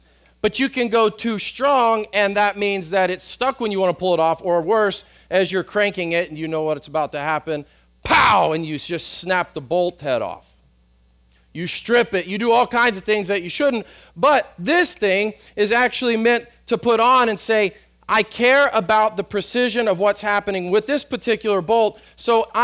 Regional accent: Texas, United States; And when I hear the word meekness as a man, as a Texan, meekness is not like the hallmark, right, of a Texan man.

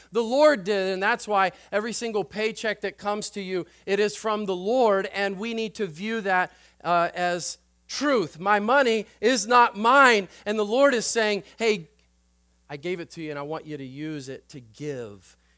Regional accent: Texas, United States; I grew up in West Texas, the world's leading cotton area.

